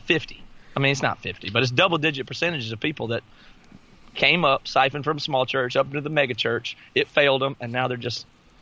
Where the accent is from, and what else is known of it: the South, United States; born or raised there